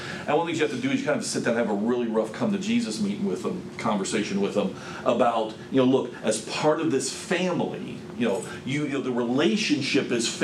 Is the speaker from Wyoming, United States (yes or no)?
no; Florida, United States; now in Texas, United States; I'm from Florida. You know, what literally brought me to Texas? Preaching.